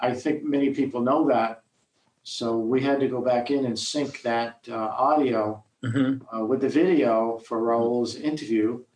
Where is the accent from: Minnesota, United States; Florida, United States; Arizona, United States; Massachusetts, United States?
Massachusetts, United States; Boston; from Boston.